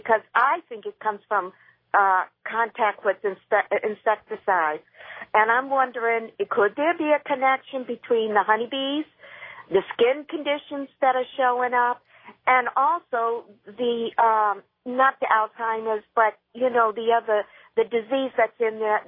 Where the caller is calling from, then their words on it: Covington, Louisiana, United States; I'm calling from Covington, Louisiana.